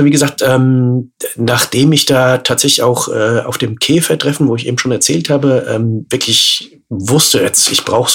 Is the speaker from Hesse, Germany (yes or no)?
yes; Groß-Gerau, Hesse, Germany; Also ich komme ursprünglich aus Groß-Gerau